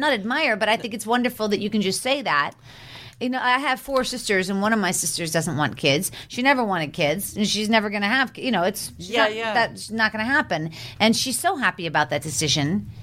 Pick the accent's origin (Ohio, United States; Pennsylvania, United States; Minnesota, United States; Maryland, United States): Pennsylvania, United States; Pittsburgh; Because I'm from Pittsburgh. It's a different, you know, mm-hmm. So it's just different.